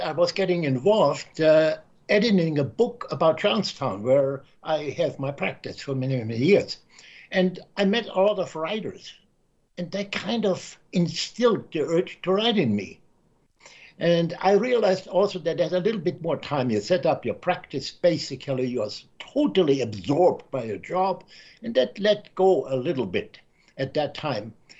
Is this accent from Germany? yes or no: yes; Munich, Bavaria, Germany; English is a second language; So I was born in the Second World War. I have some very dim memory of the Second World War in Munich. We got bombed.